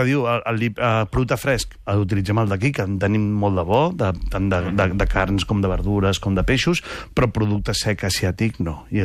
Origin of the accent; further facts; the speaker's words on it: Catalonia, Spain; jo sóc català i faig cuina asiàtica